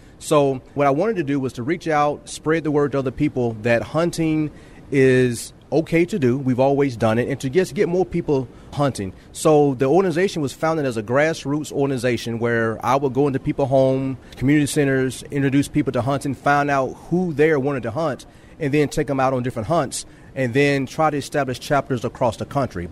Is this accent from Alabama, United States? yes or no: yes; Alabama, United States; I'm from Alabama, so I'm a country boy, southern boy.